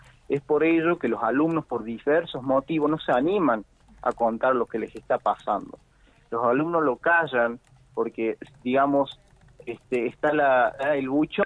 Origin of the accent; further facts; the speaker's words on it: San Luis, Argentina; Somos de San Luis Capital